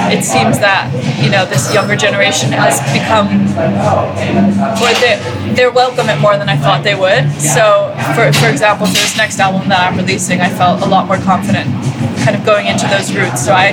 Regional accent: Iceland; But yeah, I think growing up in Iceland kind of forced me to create like a big imaginary world of music

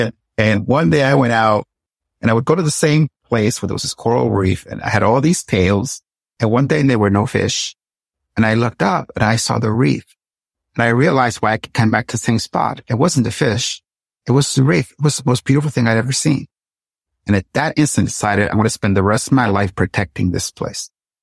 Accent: Puerto Rico; When I was a little girl growing up in Puerto Rico

